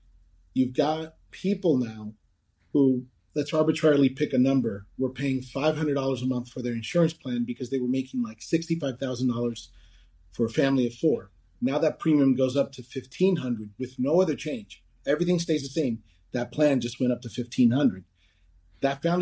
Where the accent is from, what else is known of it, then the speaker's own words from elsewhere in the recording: Weehawken, New Jersey, United States; also born or lived in Union City; You know, I grew up here. I grew up in Weehawken in Union City.